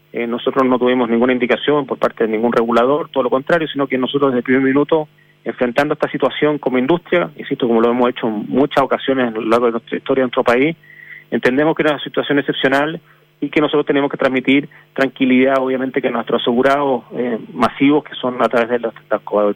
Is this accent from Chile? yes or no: yes; Chile; yo como chileno